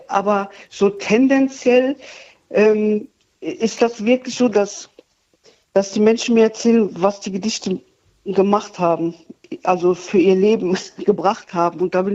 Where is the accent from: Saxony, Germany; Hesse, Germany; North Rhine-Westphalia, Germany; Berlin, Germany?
North Rhine-Westphalia, Germany; Duisburg; Ich bin ja aus Duisburg und das ist sehr nett und ich finde das schön.